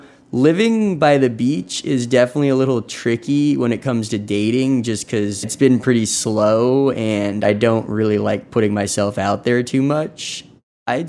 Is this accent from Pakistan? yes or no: no; Lebanon; I'm pretty close with both my mom and my dad. We're all from Lebanon.